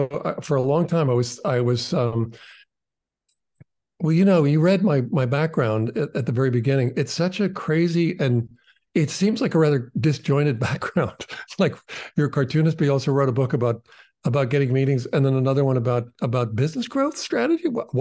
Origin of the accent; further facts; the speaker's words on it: New England, United States; And I grew up in New England, where and we, I became part of the town's fife and drum corps.